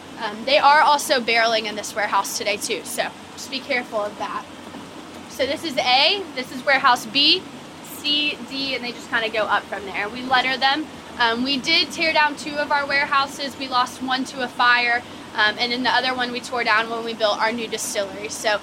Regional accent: Tennessee, United States; now in Kentucky, United States; So I'm from Tennessee. Now you guys know why I live in Kentucky.

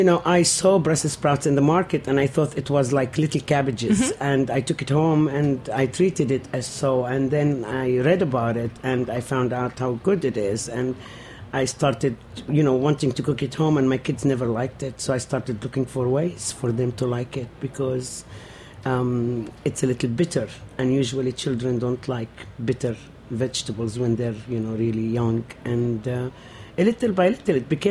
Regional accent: Nazareth, Northern District, Israel; now in New York, United States; I am from Nazareth, Palestinian. Came to New York 40 years ago, 1974. Had my children here, so my daughter is born here in New York. We live in Bay Ridge since then.

